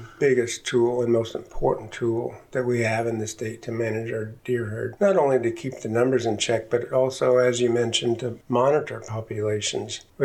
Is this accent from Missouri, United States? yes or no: yes; Missouri, United States; I grew up in Southwest Missouri, and we just had no deer.